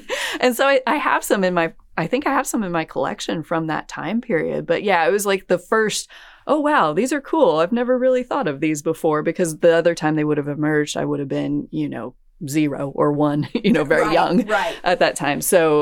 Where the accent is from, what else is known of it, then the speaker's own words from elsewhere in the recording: Missouri, United States; in the part of the state that I grew up in Southwest Missouri. We had both 13 and 17 years coming out then.